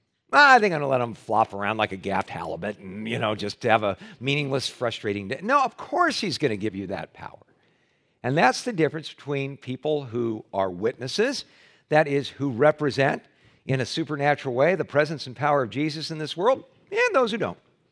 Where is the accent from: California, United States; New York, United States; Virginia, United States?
California, United States; growing up on the West Coast in Southern California, you know, when I think of wilderness, I think of the wilderness areas